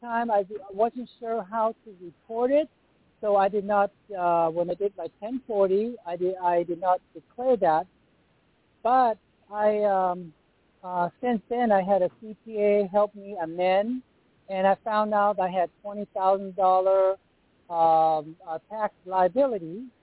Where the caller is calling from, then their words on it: Chinatown, California, United States; I'm calling from Chinatown, California.